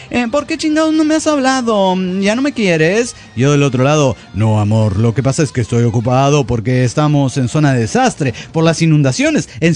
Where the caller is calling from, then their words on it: Austin, Texas, United States; de Austin, Texas.